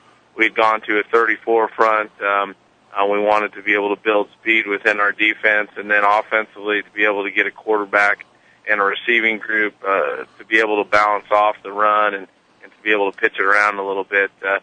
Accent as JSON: {"language": "English", "region": "Midwest", "country": "United States", "tie": "born or raised there", "also_born_or_lived": "South Dakota / Minnesota / Kansas", "said": "I grew up in the Midwest. My dad was a college coach for about 36 years. So we've been here either South Dakota, Minnesota, or Kansas pretty much all my life."}